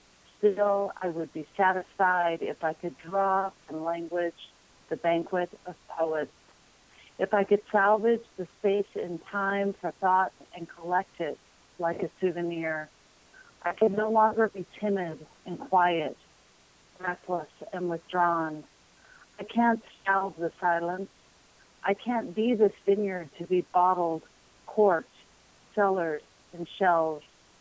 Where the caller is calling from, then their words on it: Provo, Utah, United States; No, I'm in Provo. I'm in Happy Valley.